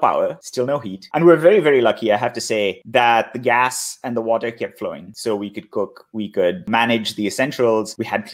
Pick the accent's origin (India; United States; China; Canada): India; I grew up in India that doesn't have sort of the same level of grid development.